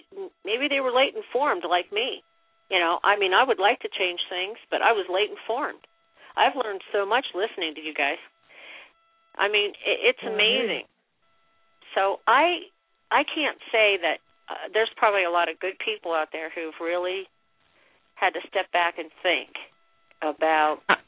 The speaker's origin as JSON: {"language": "English", "country": "United States", "said": "Well, I didn't vote for it, but I guess I'm part of the problem because I'm an American."}